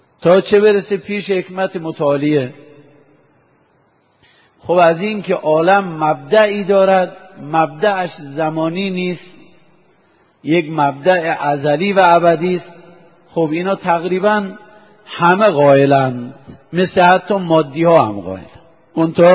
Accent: Iran; ما الان ایرانی هستیم،

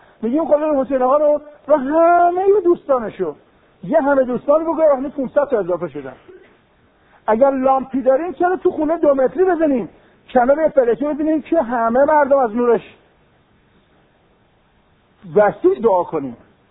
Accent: Iran; born there; در چه مکانی به دنیا آمدیم؟ ایران به دنیا آمدیم.

